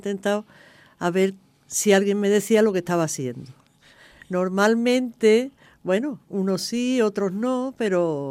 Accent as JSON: {"language": "Spanish", "town": "Gilena", "region": "Andalusia", "country": "Spain", "said": "soy una mujer de Gilena, de 62 años"}